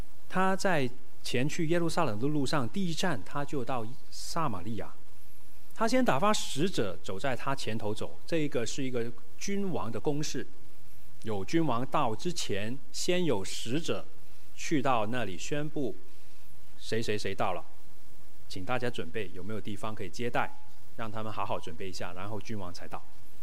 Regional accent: Hong Kong; 我们香港人说有山头主义

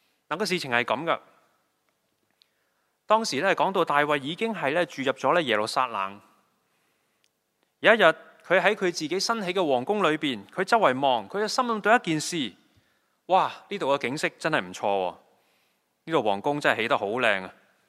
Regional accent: Hong Kong; 屋对我们香港人来讲很alarming的

